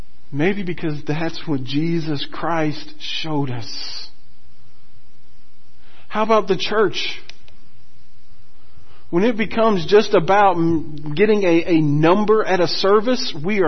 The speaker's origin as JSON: {"language": "English", "region": "Texas", "country": "United States", "accent": "Texan", "said": "As best as my Texan can get it."}